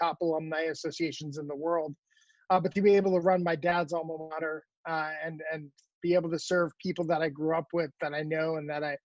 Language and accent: English; Hazleton, Pennsylvania, United States; also born or lived in Scranton; Yeah, so grew up, I call Cunningham my hometown. Grew up in the Hazleton area, but lived all around Northeastern Pennsylvania. I was born in Scranton. My whole family's from the Scranton area. The Cunningham and Hazleton area to be my home. Went to West Hazleton High School.